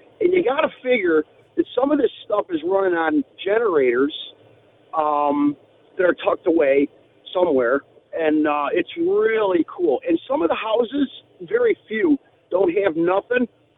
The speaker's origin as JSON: {"language": "English", "town": "Irondequoit", "region": "New York", "country": "United States", "tie": "born or raised there", "said": "No, I don't live there, but I grew up in Irondequoit, and I've been there every single year"}